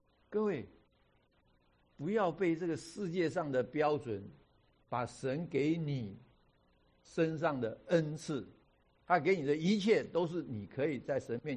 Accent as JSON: {"language": "Chinese", "country": "China", "said": "我知道我们中国人有很多的思想"}